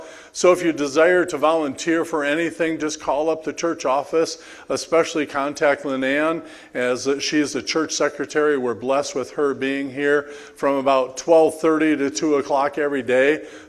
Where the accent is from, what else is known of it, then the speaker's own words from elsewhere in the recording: Arizona, United States; No one here told me where that was. I'm from Arizona.